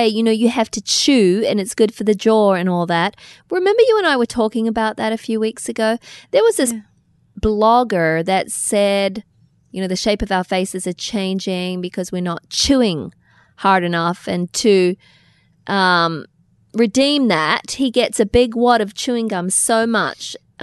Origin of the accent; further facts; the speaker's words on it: New Zealand; also born or lived in Australia; now in United States; Now, we grew up in New Zealand and Australia where it's culture. You don't actually drink with your meals. You drink after. And when we got here to America